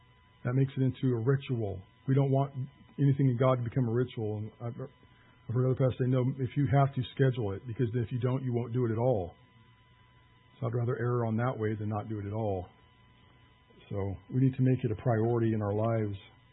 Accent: Kansas, United States; now in Nebraska, United States; That's one thing I really noticed when I came from Kansas to Nebraska.

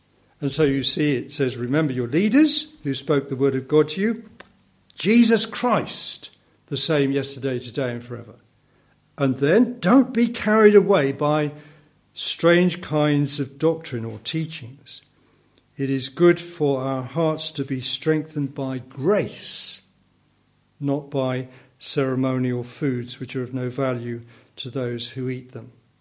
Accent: East of England, United Kingdom; I can go back in the strict Baptist church that I was brought up in Essex and remember some great teachers.

